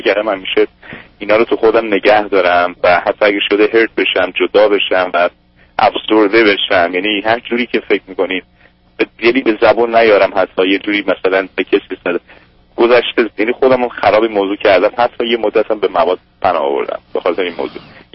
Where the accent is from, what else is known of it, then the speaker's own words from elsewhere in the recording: Iran; moved away as an adult; now in United States; من حدود شاید بگم 28 سال آمریکا هستم، یعنی 19 سالم بود از ایران اومدم و زمان انقلاب بود.